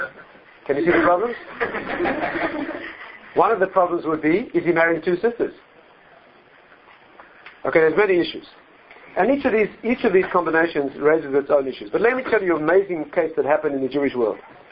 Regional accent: South Africa; When I was brought up in South Africa, and I went to medical school

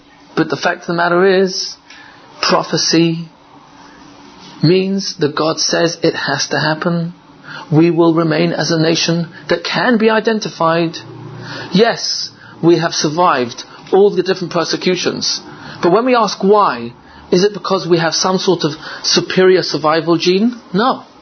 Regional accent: England, United Kingdom; My mother's born in Iraq. My father's Italian. I'm English. And three of my kids are Yankees.

